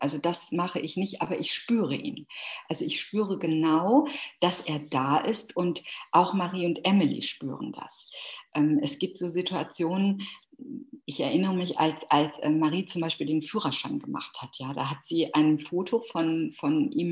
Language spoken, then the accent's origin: German; Dortmund, North Rhine-Westphalia, Germany; Wir kommen beide aus Dortmund